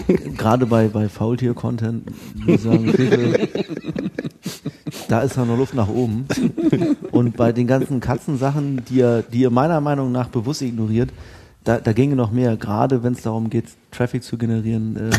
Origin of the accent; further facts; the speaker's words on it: Bremen, Germany; Ich bin ja Bremer.